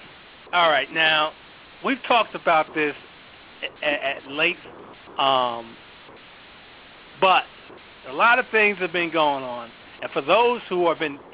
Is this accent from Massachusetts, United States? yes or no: no; New Jersey, United States; let's bring in my two esteemed co-hosts, one from my home state of Jersey, and the other one from the nation's capital.